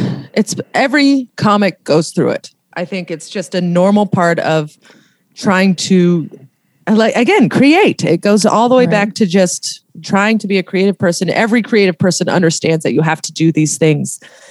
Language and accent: English; New York City, New York, United States; Like, I'm originally from Tribeca, New York.